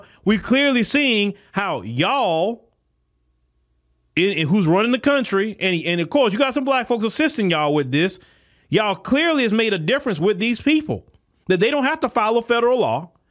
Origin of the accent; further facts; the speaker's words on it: United States; The first time I realized I was so black American when I went to Ethiopia, I realized real quick that I was not culturally African.